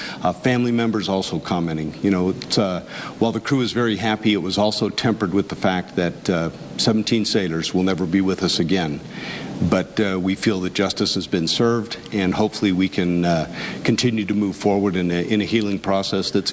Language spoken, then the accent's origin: English; Carson City, Nevada, United States; Well, I grew up in Carson High School, graduated from Carson High, went off to the Naval Academy, and then served 26 years in the Navy.